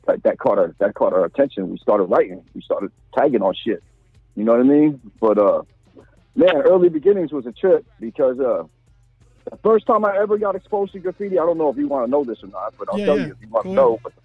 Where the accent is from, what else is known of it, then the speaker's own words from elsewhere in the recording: San Francisco, California, United States; I'm originally from Park Merced, which is kind of an extension of Sunset